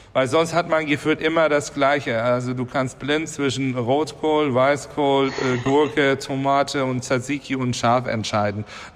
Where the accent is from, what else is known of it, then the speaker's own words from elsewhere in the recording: Istanbul, Turkey; Also ich sag mal so, ich bin auch in Istanbul aufgewachsen.